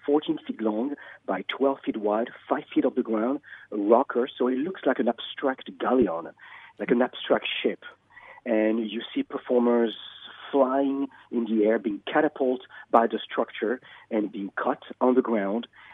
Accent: Paris, Île-de-France, France; English is a second language; moved away as an adult; now in United States; I am from Paris, France. Grew up there.

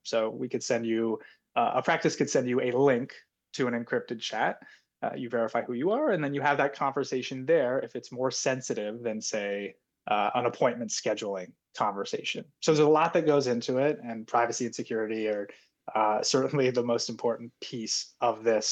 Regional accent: Vermont, United States; Vermont is near and dear to me. I grew up here.

